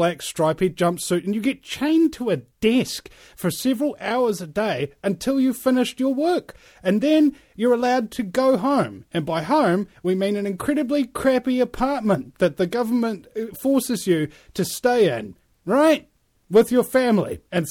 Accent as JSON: {"language": "English", "country": "New Zealand", "said": "I have an American talk show when I'm a New Zealander"}